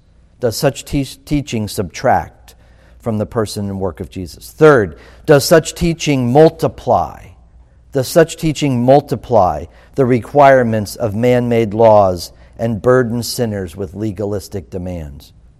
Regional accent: Florida, United States; Growing up in Florida, there were times when I was walking somewhere and there was a fruit tree

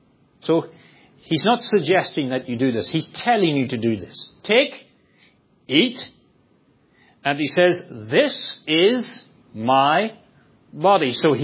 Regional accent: Ireland; When I grew up in Ireland, there was a famous preacher

